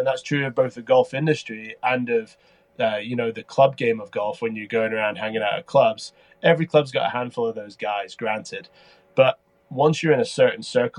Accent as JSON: {"language": "English", "region": "Scotland", "country": "United Kingdom", "said": "And they found out I was from Scotland."}